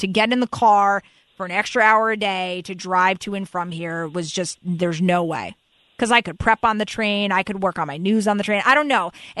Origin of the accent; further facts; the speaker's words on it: Connecticut, United States; look, I grew up in Fairfield County. I do get the perks of it. But I also have traveled to other parts of the state of Connecticut